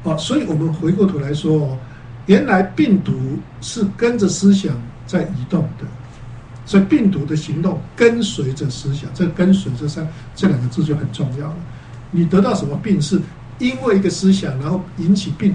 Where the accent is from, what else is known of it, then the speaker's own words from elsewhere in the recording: China; 像我们中国人看到鱼头是高兴的不得了